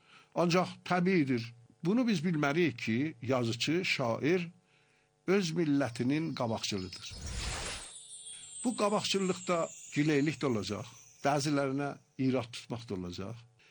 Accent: Iran; Bu, təbiidir ki, biz İranlıyıq və İran millətinin bütün qolu

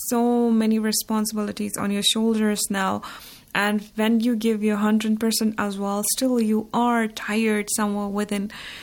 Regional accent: Jammu and Kashmir, India; now in Iran

